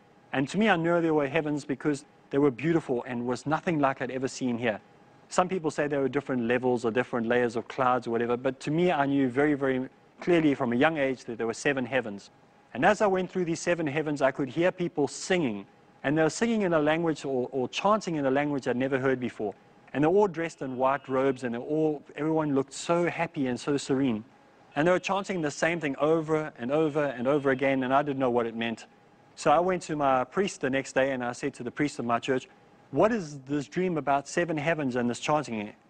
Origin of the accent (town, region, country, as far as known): South Africa